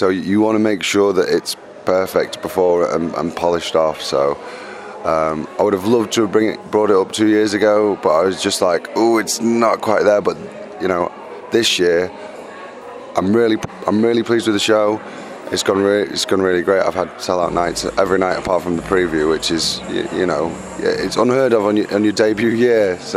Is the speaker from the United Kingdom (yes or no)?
yes; Leeds, Yorkshire and the Humber, United Kingdom; in my hometown in Leeds